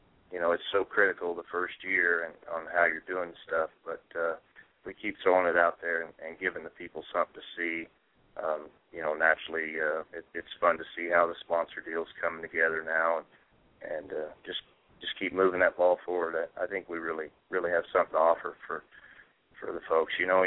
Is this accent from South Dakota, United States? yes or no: yes; Belle Fourche, South Dakota, United States; we're back here at my hometown, Belle Fouche, June 8th, South Dakota.